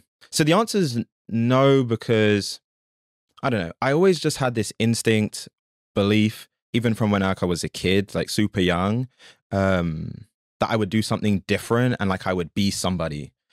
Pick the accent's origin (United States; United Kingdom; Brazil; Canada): United Kingdom; London; moved away as an adult; I grew up in London. Mm-hmm. And then when I graduated uni, which is like 4 years ago, 5 years ago, I moved to New Jersey and then I moved to New York.